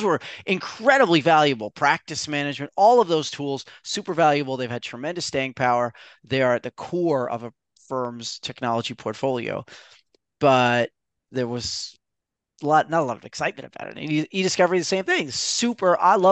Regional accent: Brooklyn, New York, United States; And I was a Boy Scout growing up in Brooklyn, New York.

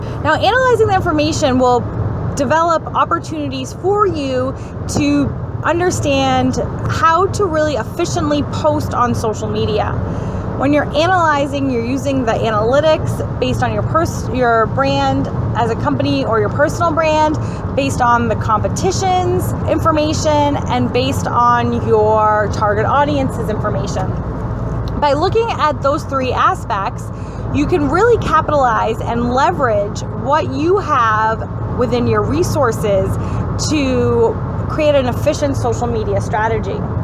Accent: New England, United States; I'm from New England, and the Patriots will put up content from what's going on with the players of the Patriots.

